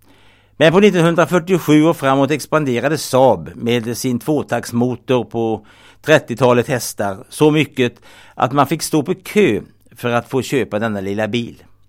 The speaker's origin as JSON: {"language": "Swedish", "town": "Trollhättan", "region": "Västra Götaland County", "country": "Sweden", "tie": "born or raised there", "said": "Jag växte upp i Trollhättan och det var, om jag får säga det, en harmonisk och lugn period i mitt liv."}